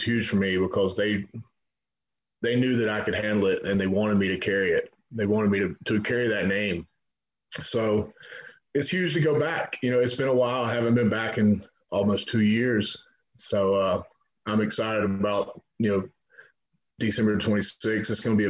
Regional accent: Georgia, United States; I'm from Georgia, so we fry everything.

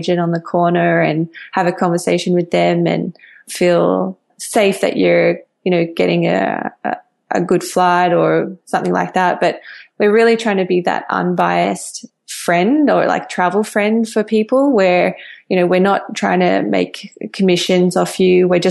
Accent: Canberra, Australian Capital Territory, Australia; So I grew up in Canberra in Australia, and that's like the capital city

